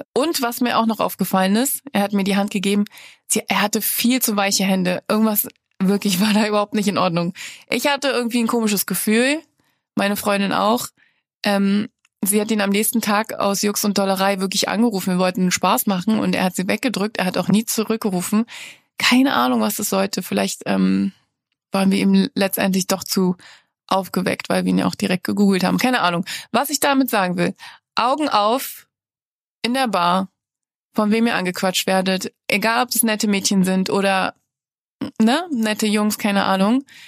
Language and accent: German; Berlin, Germany; Ja, ich komme aus Berlin, ja.